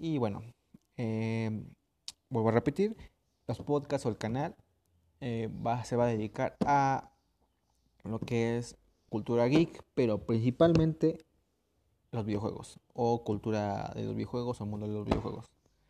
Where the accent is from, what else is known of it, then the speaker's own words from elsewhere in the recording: Mexico; yo soy mexicano, yo pertenezco al país de México, vivo aquí en México